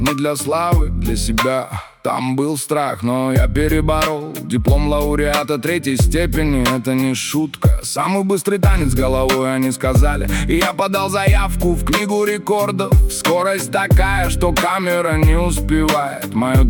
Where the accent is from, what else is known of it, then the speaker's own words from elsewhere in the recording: Nalchik, Kabardino-Balkaria, Russia; moved away as an adult; now in Moscow, Russia; В 2012-м я переехал в Москву